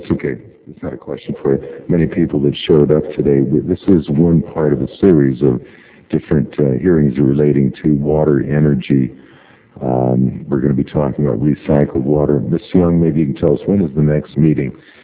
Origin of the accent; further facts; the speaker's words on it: San Francisco, California, United States; I'm from the Bayview Hunters Point area.